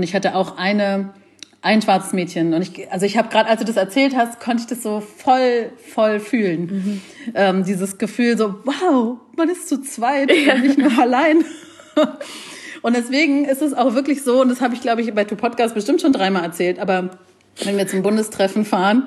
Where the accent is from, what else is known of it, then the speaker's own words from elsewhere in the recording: Berlin, Germany; also born or lived in Leipzig; ich bin in Leipzig geboren und das war noch zu Ostzeiten und hab da gelebt, bis ich 8 war. Und dann sind wir nach West-Berlin ausgewandert.